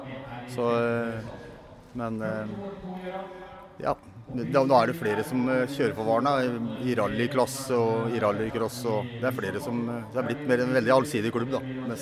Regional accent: Sarpsborg, Østfold, Norway; Jeg kommer fra Sarpsborg.

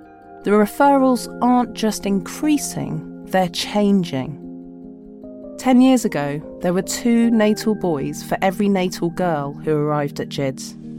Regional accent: London, United Kingdom; I'm a Londoner.

